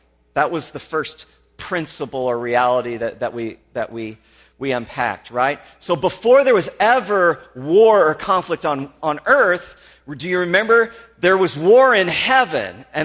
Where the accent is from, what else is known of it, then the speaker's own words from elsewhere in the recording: Illinois, United States; And so I'm from Southern Illinois, so I might as well be from Kentucky, okay? And so we say y'all, and we say all y'all